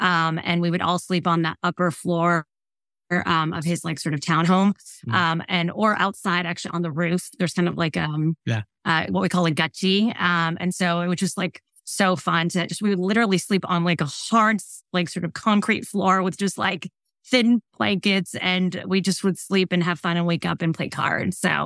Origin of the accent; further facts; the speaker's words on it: United States; born there; Yes, I was born in the United States.